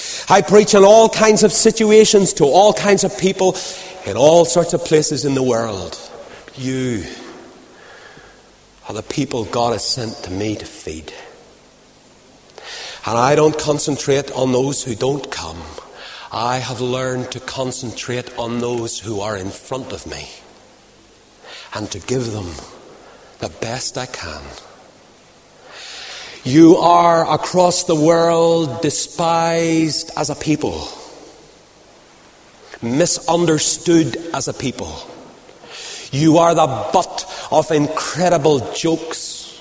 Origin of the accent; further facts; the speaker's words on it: Northern Ireland, United Kingdom; I have to pass through the airports of the world, and I know what I get when I'm from Ulster.